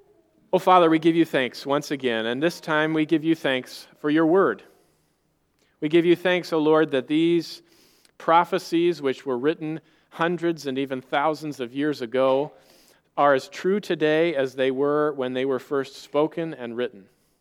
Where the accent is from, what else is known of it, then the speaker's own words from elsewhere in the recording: Ellensburg, Washington, United States; I distinctly remember growing up in Ellensburg, and I would meet other people from different parts of the state